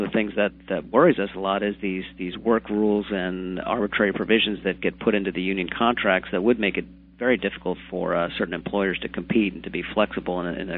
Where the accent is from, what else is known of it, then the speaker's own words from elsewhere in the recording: New York, United States; Yeah, first of all, I grew up in New York, so I appreciate a call from a fellow New Yorker. I may not have the accent that he does, but grew up in the same general area.